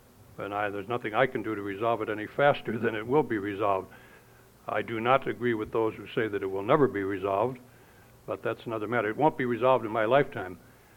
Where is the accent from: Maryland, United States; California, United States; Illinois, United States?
Illinois, United States; Chicago; I could really, as a Chicagoan, live happily ever after if I never had to listen in on another round of gossip about the family.